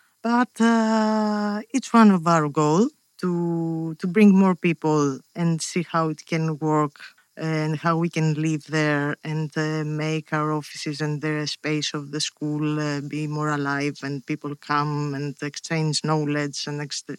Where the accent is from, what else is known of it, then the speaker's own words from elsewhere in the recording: Karditsa, Thessaly, Greece; English is a second language; because I'm from another region, not from Athens. I'm from Thessaly, Karditsa.